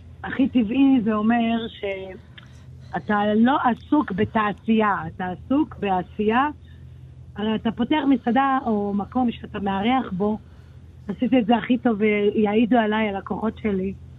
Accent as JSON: {"language": "Hebrew", "town": "Jerusalem", "region": "Jerusalem District", "country": "Israel", "said": "אני רק יכולה לבוא ולהגיד לך, כירושלמית"}